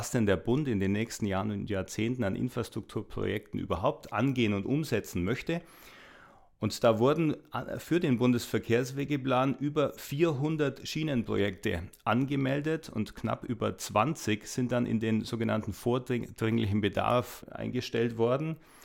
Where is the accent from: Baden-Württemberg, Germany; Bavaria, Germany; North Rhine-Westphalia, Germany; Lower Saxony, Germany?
Bavaria, Germany; Neusäß; Ich bin 1996 in den Stadtrat der Stadt Neuses, meine Heimatstadt, gewählt worden.